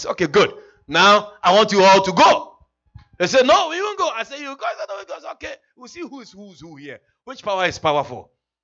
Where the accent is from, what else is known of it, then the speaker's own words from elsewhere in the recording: Ghana; I come from Africa. I come from Ghana, West Africa.